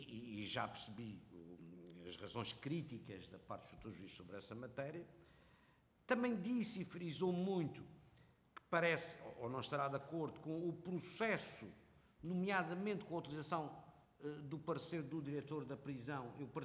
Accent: Madeira, Portugal; porque eu sou da Madeira, embora nunca tenha estado detido nem preso no continente

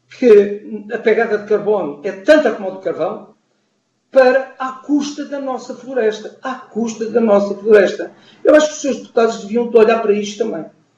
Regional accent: Portugal; e que também preocupa a nós e que nós como portugueses devemos preocupar

